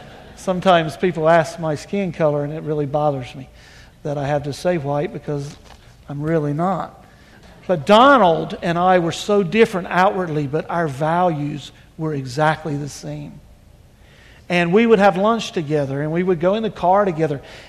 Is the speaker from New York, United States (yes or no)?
no; North Carolina, United States; But I was raised in North Carolina on the East Coast in a very segregated county.